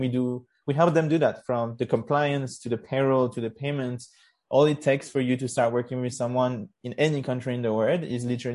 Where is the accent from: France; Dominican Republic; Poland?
France; moved away as an adult; also born or lived in Israel; now in United States; I was born and raised in France. So I'm originally French. I grew up in France. And when I was pretty young, I moved to Israel to do my BA in engineering.